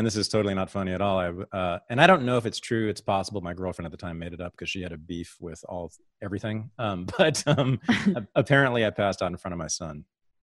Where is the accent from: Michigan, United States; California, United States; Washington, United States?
California, United States; Berkeley; I am from the Bay Area, Berkeley.